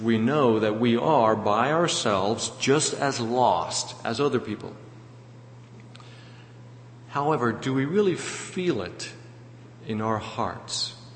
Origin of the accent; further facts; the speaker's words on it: South Africa; I grew up as a racist. Growing up in South Africa, I was prejudiced against black people. I thought that I was better than they are just by virtue of the fact that I have white skin and they have black skin.